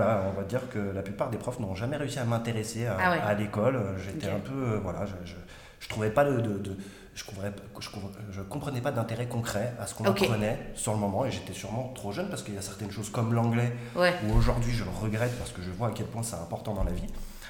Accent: Saint-Priest, Auvergne-Rhône-Alpes, France; born there; Je suis né à Saint-Priest, donc en banlieue

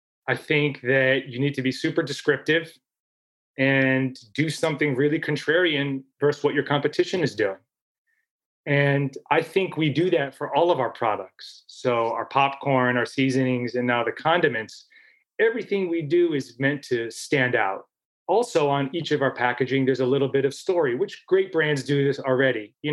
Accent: United States; I was born and raised here in America, so my lens is different.

